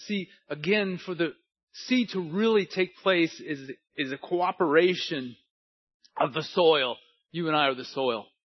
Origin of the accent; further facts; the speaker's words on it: California, United States; My mother used to take avocado. I'm from California.